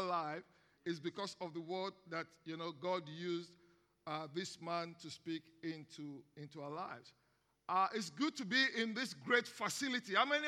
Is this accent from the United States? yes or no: no; Nigeria; accent: Nigerian Hausa; Now, I hope you're not having problem hearing my Nigerian Hausa accent.